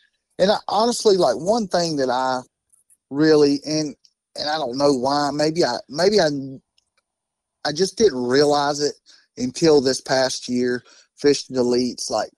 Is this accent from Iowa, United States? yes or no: no; North Carolina, United States; so I grew up on Lake Wylie.